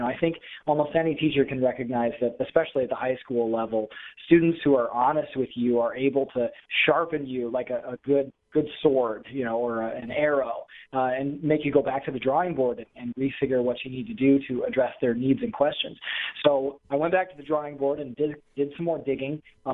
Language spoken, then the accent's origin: English; Iowa, United States; I left doing religious education work for a parish in Dubuque, Iowa, pretty close to my hometown